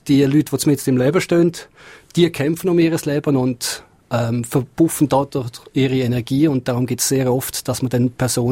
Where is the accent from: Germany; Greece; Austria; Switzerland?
Switzerland; Man tritt als Schweizer auf, vertritt sein Land dort.